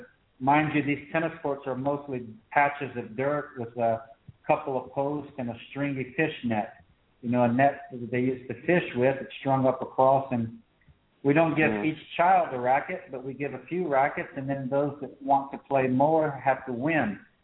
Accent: United States; moved away as an adult; now in Asia; And we grew up in America with this feeling that we could do anything.

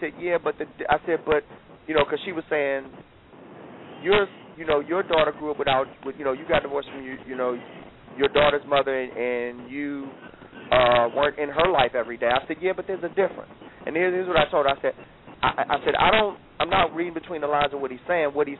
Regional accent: Detroit, Michigan, United States; Me growing up in Detroit

